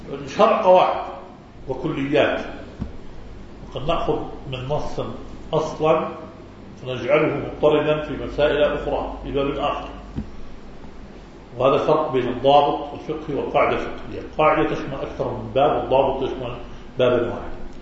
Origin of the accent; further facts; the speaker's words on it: Chad; عندنا في تشاد الأغلبية نصرانية